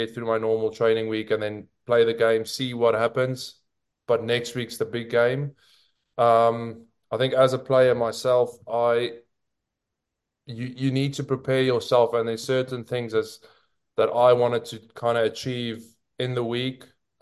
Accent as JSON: {"language": "English", "town": "Pretoria", "region": "Gauteng", "country": "South Africa", "tie": "born or raised there", "lives_now": "England", "said": "growing up in Pretoria and going to games at Loftus and stuff, and rugby being so big of a sport back home in South Africa."}